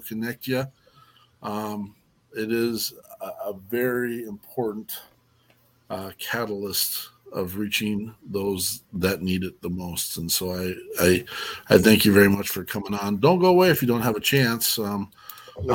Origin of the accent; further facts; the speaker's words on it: Wyoming, United States; I'm a hillbilly from Wyoming, so I apologize.